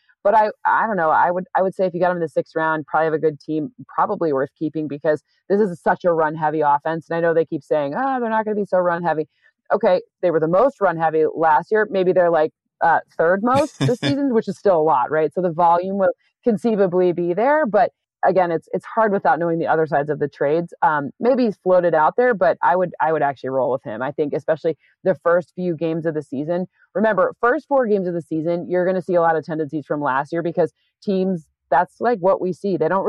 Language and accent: English; East Lansing, Michigan, United States; You are completely right. I'm from East Lansing, Michigan.